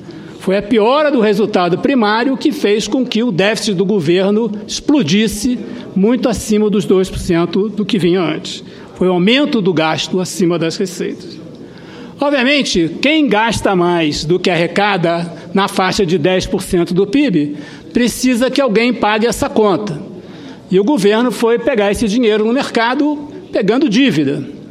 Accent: Rio de Janeiro, Brazil; born there; estados como Rio de Janeiro, por exemplo, meu estado natal.

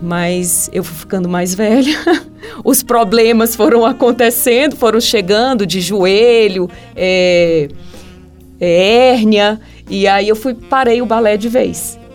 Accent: São Luís, Maranhão, Brazil; São Luís, eu sou de São Luís, sou maranhense

